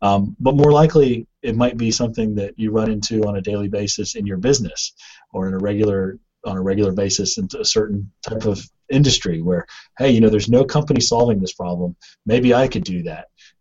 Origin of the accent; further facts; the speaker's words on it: Boone, North Carolina, United States; I was born in Boone, North Carolina, which is in the mountains, and I attended school there.